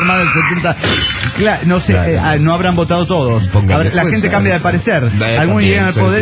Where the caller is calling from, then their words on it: Tultitlán, State of Mexico, Mexico; Hola, ¿cómo están? … monitorista de Tutitlán.